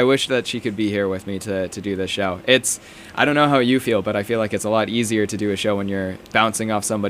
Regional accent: New York, United States; Yeah, I'm from New York.

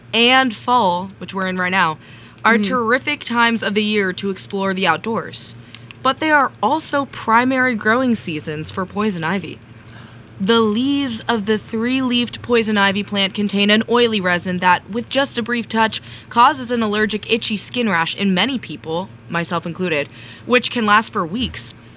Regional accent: New York City, New York, United States; I'm from New York City, so I don't find myself rooting around too much.

